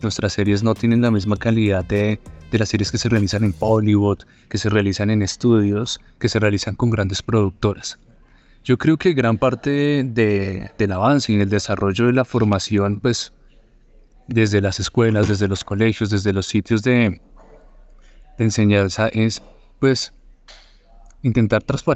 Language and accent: Spanish; Colombia; Eso muestra mucho lo que nosotros somos como colombianos.